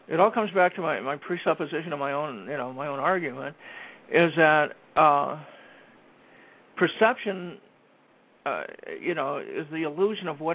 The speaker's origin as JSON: {"language": "English", "town": "Thornton", "region": "Colorado", "country": "United States", "tie": "born or raised there", "said": "I grew up in Colorado, in Thornton."}